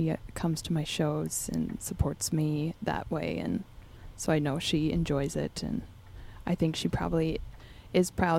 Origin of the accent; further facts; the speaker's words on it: Duluth, Minnesota, United States; I'm from Duluth, so I grew up in Duluth.